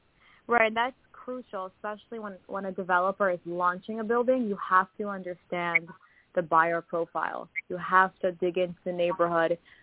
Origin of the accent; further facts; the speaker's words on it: New York City, New York, United States; I grew up in Queens, so I know the Queens market pretty well.